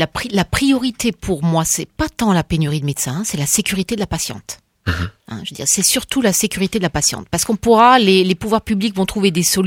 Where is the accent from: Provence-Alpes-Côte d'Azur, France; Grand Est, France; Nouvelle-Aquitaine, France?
Grand Est, France; Bon, je viens d'Alsace.